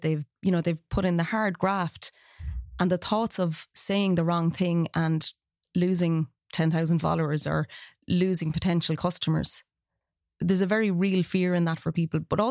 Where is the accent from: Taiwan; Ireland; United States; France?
Ireland; even when we look at ourselves as Irish people, the riots that happened, you know, we become disillusioned.